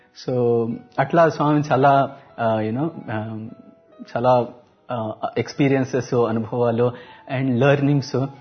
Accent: Delhi, India; also born or lived in Andhra Pradesh; And actually మేము తెలుగు వాళ్ళమే, but ఆంధ్రాలో ఎప్పుడూ ఉండలేదు. సో చిన్నప్పుడు స్కూలింగ్ అంతా ఢిల్లీలో

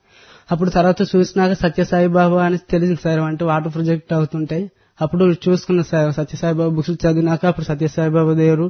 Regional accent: Kuksha, Andhra Pradesh, India; మాది విశాఖపట్నం జిల్లా సాయిరామ్, విశాఖ ఏజెన్సీ ప్రాంతానికి చెందిన కుంపేట మండలం పాడేరు డివిజన్ కుక్ష గ్రామం సాయిరామ్.

